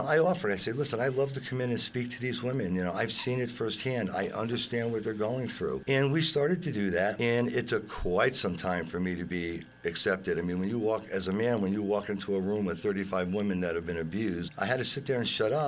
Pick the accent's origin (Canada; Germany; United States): United States; Connecticut; Well, I was born and raised in Connecticut.